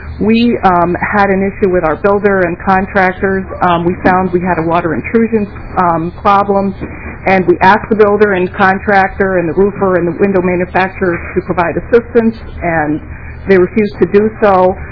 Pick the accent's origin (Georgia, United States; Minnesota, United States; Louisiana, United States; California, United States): Minnesota, United States; Shorty; I'm from Shorty, Minnesota.